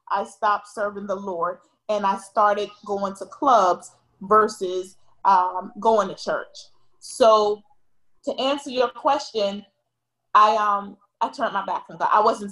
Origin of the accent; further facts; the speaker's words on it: Miami, Florida, United States; also born or lived in Bronx, New York; So I was born in the inner city of, I was born in Bronx, but raised in the inner city of Miami, Florida.